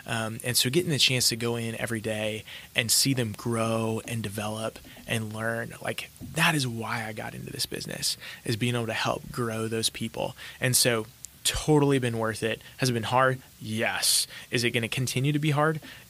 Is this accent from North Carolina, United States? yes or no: no; Nebraska, United States; Like, for example, I grew up in Nebraska. I'm a big Cornhusker fan.